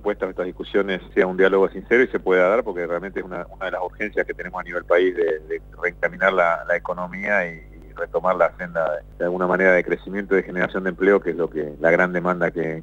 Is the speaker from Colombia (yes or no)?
no; Neuquén, Argentina; somos muchos los argentinos y neuquinos que queremos un cambio